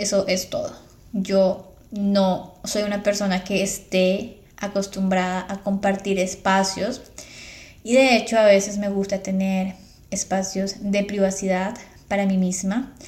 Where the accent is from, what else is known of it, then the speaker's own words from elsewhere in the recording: Colombia; now in United States; Y yo soy la mujer colombiana que vino y llegó a sus vidas.